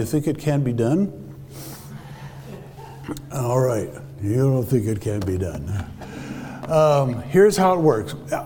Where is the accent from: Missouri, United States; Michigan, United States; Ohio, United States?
Michigan, United States; Flint; born there; I was born in Flint, Michigan.